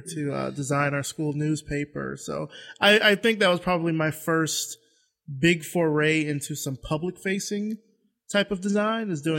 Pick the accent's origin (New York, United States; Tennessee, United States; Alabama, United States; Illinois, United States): Alabama, United States; Selma; moved away as an adult; now in Atlanta, United States; Yeah, you're in Alabama too, so I'm South Central Alabama, born and raised. Grew up there. When I was 18, moved here to Atlanta to start school at Morehouse College, and have kind of stayed here ever since.